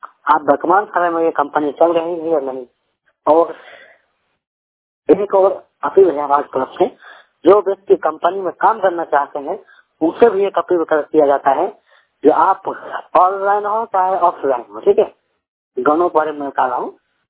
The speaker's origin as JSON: {"language": "Hindi", "region": "Bihar", "country": "India", "said": "सेवा बिहार का रहने वाला हूँ।"}